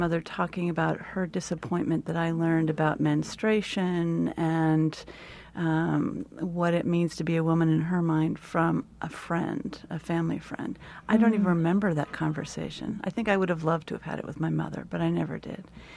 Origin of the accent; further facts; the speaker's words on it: California, United States; I grew up in California, so there was this sort of free love generation thing going on.